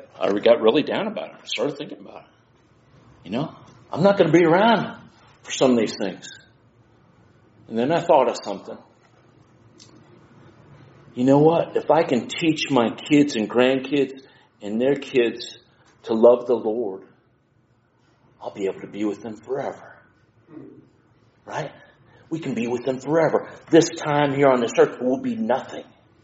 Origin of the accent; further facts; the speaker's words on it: Oregon, United States; born there; now in Tennessee, United States; I was born in Oregon. I've lived lots of places. Now I'm in Tennessee.